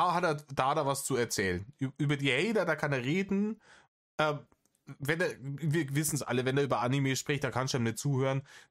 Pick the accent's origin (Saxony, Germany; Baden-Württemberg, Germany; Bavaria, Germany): Bavaria, Germany; Wie man bei uns in Bayern sagt. In Bayern, wir gehen wild mit den Verneinungen.